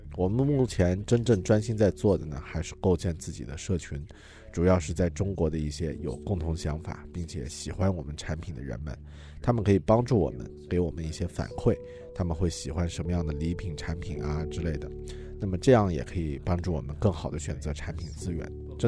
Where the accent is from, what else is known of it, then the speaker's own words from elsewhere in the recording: New Zealand; Chinese is a second language; 我作为一个新西兰人，对于中国真的很感兴趣